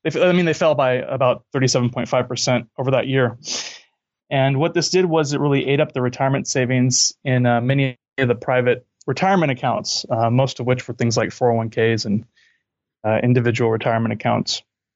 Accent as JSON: {"language": "English", "region": "California", "country": "United States", "tie": "born or raised there", "said": "But I grew up in California."}